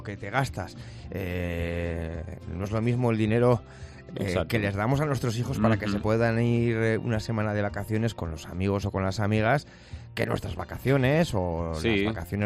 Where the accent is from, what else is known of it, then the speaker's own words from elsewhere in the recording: La Rioja, Spain; Oye, es que apañados somos los riojanos.